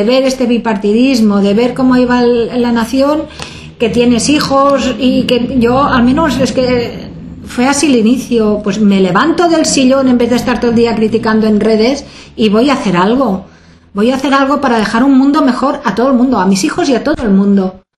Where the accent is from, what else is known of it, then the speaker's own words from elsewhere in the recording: El Campello, Valencian Community, Spain; Dos compromisarias somos del Campello y para nosotras va a ser un honor y lógicamente vamos a llevar el Campello a Madrid y a donde haga falta.